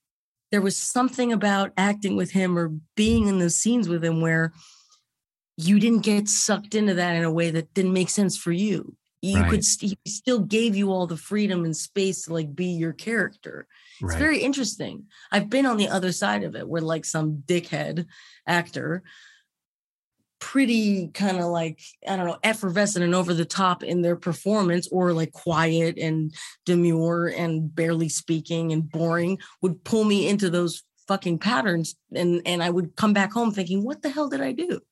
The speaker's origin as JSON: {"language": "English", "town": "Los Angeles", "region": "California", "country": "United States", "tie": "born or raised there", "said": "And I grew up on the West Side. So I've been in West LA my whole life."}